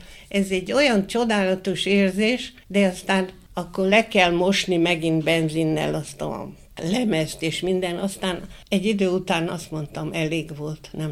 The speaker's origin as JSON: {"language": "Hungarian", "town": "Hódmezővásárhely", "region": "Csongrád-Csanád", "country": "Hungary", "tie": "born there", "said": "Hát itt születtem, már akkor megvolt a kultúrpalota. És nekem annyira szerelmem volt a kultúrpalota kívül-belül, annyira szerettem itt Vásárhelyen."}